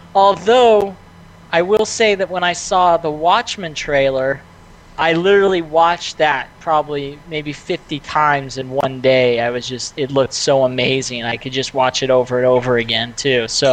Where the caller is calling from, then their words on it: Burbank, California, United States; Burbank, California.